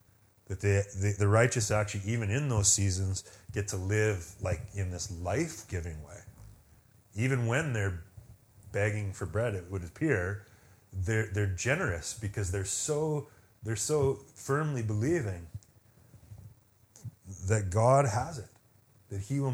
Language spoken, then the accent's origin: English; Calgary, Alberta, Canada; born there; I was born in Calgary, and my parents were both Christians